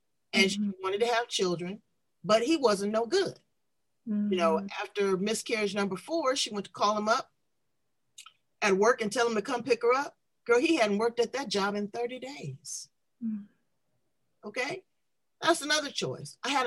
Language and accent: English; Los Angeles, California, United States; I'm from South Central LA.